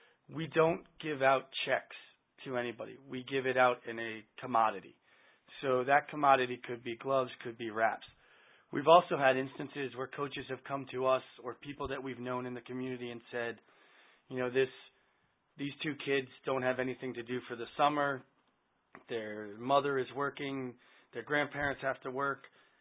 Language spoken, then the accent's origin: English; Massachusetts, United States; I'm from Massachusetts.